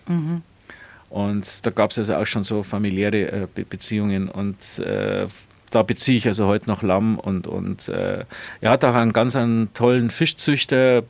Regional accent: Bavaria, Germany; wie man bei uns in Bayern sagt.

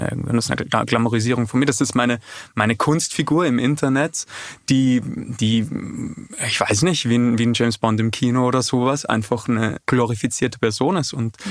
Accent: Graz, Styria, Austria; ich weiß noch in meiner Heimatstadt in Graz, da gab es so zwei oder drei Leute, die Model waren, also Männer.

